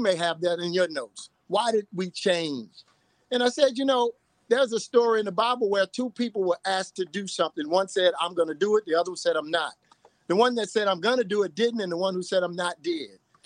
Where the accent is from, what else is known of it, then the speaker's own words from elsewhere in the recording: Texas, United States; I'm from Texas.